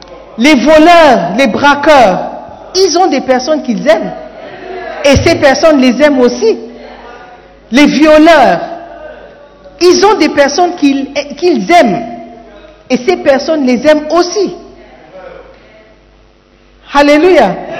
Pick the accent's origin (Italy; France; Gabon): Gabon; now in Ghana; Je suis Gabonais.